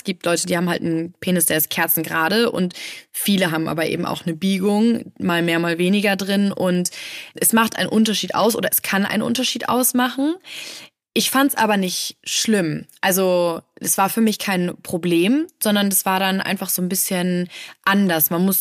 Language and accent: German; Bavaria, Germany; Als Bayerin muss man natürlich auch die Weißwurst-Postkarten verschicken.